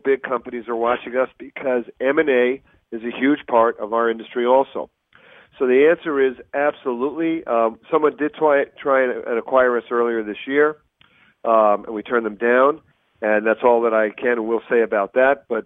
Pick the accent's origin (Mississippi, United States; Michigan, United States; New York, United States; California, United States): New York, United States; born there; I was just in New York over the weekend. I love New York. You know, I was born in New York.